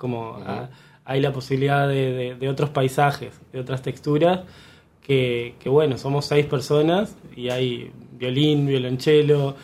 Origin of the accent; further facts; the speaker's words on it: Maldonado, Uruguay; now in Montevideo, Uruguay; tanto en Maldonado, yo soy de Maldonado, como acá cuando llegué a Montevideo